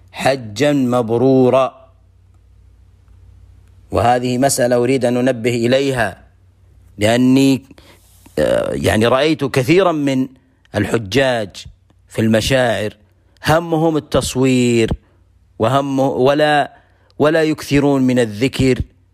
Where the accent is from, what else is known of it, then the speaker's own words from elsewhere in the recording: Saudi Arabia; أو أن الأنظمة سواء في بلده أو في بلدنا المملكة العربية السعودية